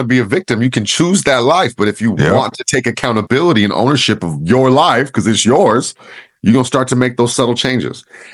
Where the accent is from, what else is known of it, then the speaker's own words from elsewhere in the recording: Oakland, California, United States; the culture that I was from Oakland, California, bro. I thought I was hood rich.